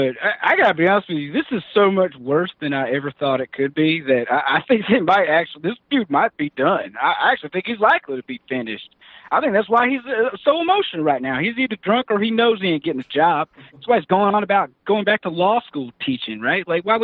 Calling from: Georgia, United States; in Georgia. Can you hear me?

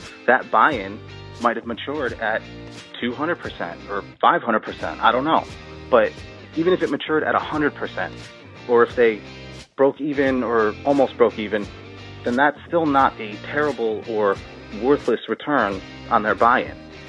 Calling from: Baltimore, Maryland, United States; I'm calling from Baltimore.

